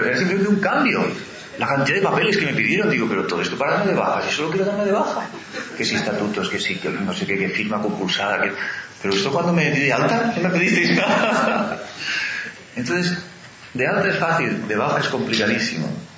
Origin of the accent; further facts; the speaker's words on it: Andalusia, Spain; born there; also born or lived in Girona; Antes viví en Gerona, no lo sé. O sea que he estado viviendo en un montón de sitios. Y nací en Andalucía, además.